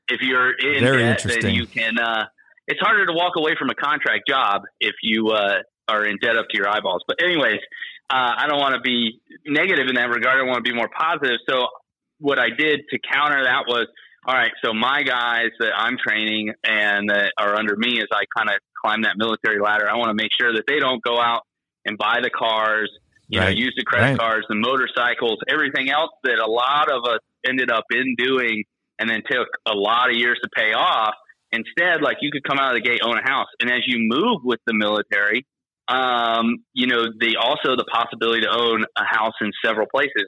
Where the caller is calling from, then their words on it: Orange Park, Florida, United States; So right now I'm in Orange Park, but to the rest of the world, Jacksonville, Florida.